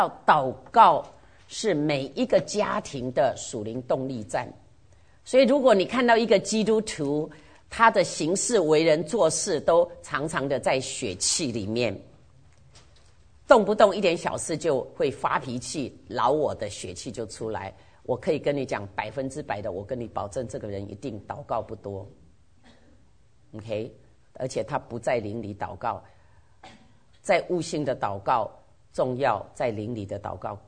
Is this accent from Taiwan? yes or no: yes; Taiwan; 以前我们从台湾来的人都知道，我在小学开始一直到我都大学毕业结婚以后，台湾一直以前有美军顾问团在那里